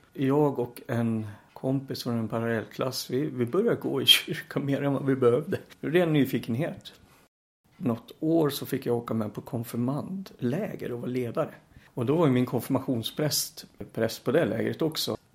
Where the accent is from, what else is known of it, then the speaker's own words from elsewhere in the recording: Timrå, Västernorrland County, Sweden; also born or lived in Sollentuna; Jag är född på Löwenströmska sjukhuset, Sollentuna, Stockholm. Vi kom till Timrå som familj 76. Jag är född 70, så att året jag fyllde 6 år flyttade vi upp.